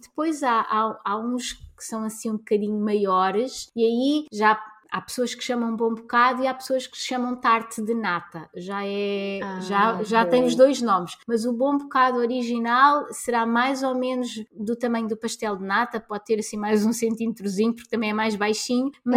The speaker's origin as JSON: {"language": "Portuguese", "region": "Lisbon", "country": "Portugal", "said": "eu sei que quando vou ao Porto, eu sou de Lisboa, quando vou ao Porto, eu sei que tenho que adaptar um pouco às vezes os nomes porque são diferentes."}